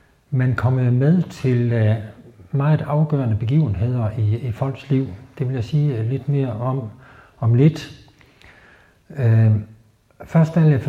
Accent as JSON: {"language": "Danish", "region": "Jutland", "country": "Denmark", "said": "nej, jeg kommer ikke fra nogen provins. Jeg kommer fra Jylland."}